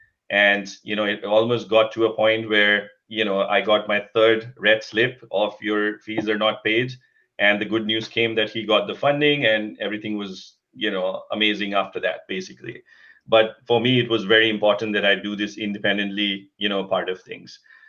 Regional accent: India; I was born and brought up in India and, you know, a typical what we call a middle income family.

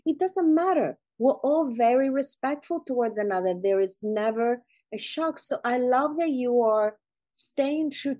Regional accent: Italy; now in United States; I come from Italy and I grew up in communist Italy. And I saw the effects that it had. That's why I moved to America, right?

